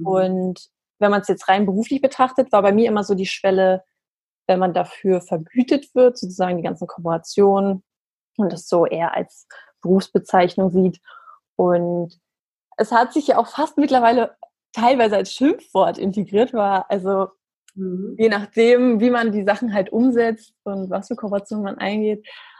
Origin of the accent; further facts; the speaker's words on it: Berlin, Germany; ich bin gebürtige Berlinerin